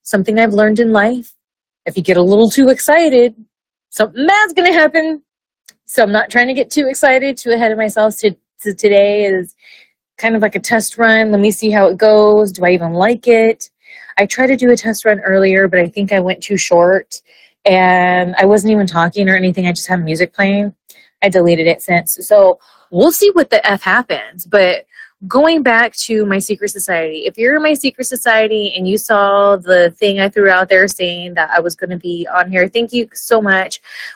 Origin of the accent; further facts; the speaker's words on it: California, United States; and I live in California, I'm born and raised in SoCal, and when I moved to Louisville, Kentucky to OVW